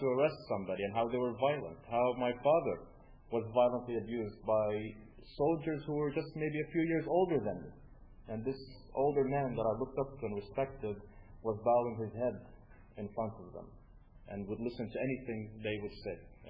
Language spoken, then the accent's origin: English; Bethlehem, West Bank, Palestine; also born or lived in Kansas City; And they moved back to Kansas City, where I was born. So I was born in Kansas City, and 6 months after I was born, we moved to Bethlehem, back to Bethlehem